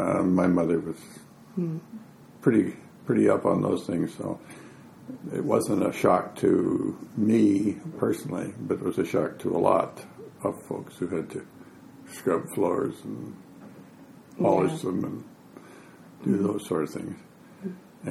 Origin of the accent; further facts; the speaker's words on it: Miami, Manitoba, Canada; I was born in Miami, Manitoba. In 1936, and was on a farm for my early part of my life until I joined the forces in 1955.